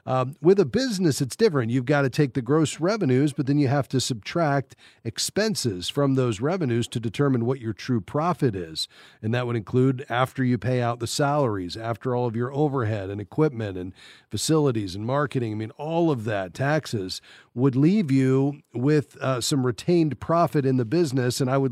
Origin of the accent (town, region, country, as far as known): Fort Lauderdale, Florida, United States; born or raised there